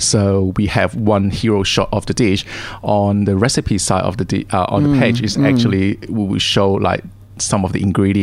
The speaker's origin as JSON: {"language": "English", "country": "Malaysia", "tie": "born or raised there", "second_language": "English", "moved": "as an adult", "lives_now": "Australia", "said": "because I grew up in Malaysia. So half of the recipes are dishes that I grew up with in Malaysia"}